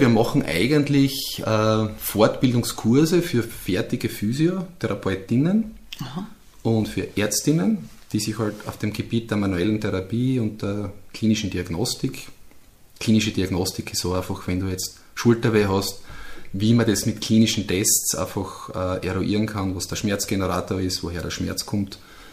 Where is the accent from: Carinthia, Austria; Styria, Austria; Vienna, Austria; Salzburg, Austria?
Styria, Austria; Eibiswald; Und wenn ich sage, ich komme aus Eibiswald, dann schauen wir mal an und denken sich, ja, wo ist das? Dann könnte ich sagen, naja, das ist südlich von Graz